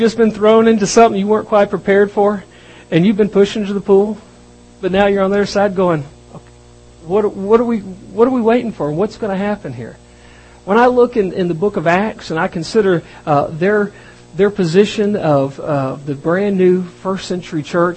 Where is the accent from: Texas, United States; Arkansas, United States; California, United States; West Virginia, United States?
Texas, United States; I'm from Texas. I understand Texas people.